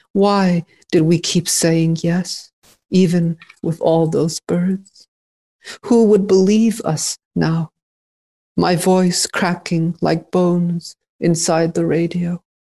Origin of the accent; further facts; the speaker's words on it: United States; despite being a Buddhist, I am an American.